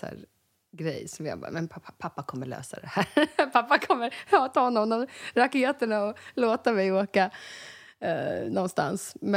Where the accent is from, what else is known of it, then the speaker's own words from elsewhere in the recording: Älta, Stockholm County, Sweden; det här är soundtracket i hela min uppväxt i huset i Älta.